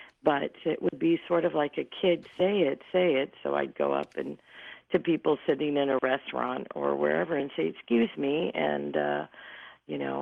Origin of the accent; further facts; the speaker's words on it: Midwest, United States; You know, I'm from the Midwest. I'm 5 foot tall.